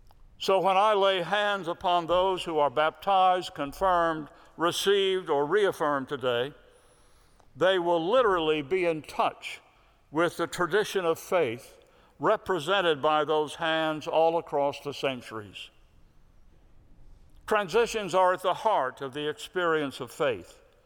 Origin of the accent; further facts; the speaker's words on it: Pensacola, Florida, United States; I remember going to a new school for the eighth grade in my hometown of Pensacola, Florida, in Florida's Panhandle, a deep South culture where many boys and girls had double names